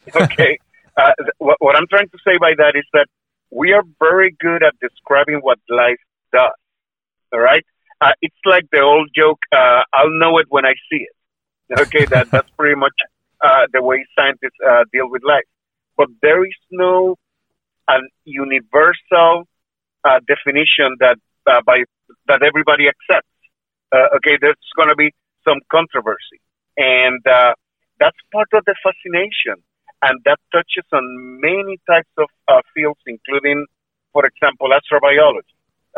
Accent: Puerto Rico; Okay, well, I'm Puerto Rican, born and raised in Puerto Rico.

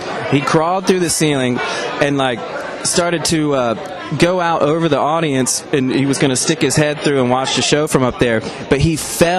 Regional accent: Gainesville, Florida, United States; Not from Atlanta. We're actually from Gainesville, Florida.

